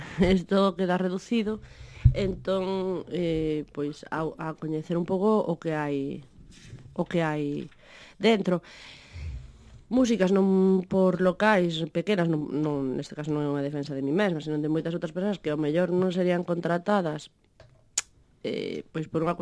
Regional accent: Galicia, Spain; como galega

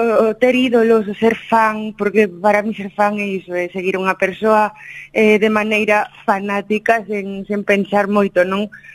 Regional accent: Valdoviño, Galicia, Spain; quizá porque me criei na Frouxeira, en Valdoviño, con toda a miña familia, e levo metida no mar dende que nací.

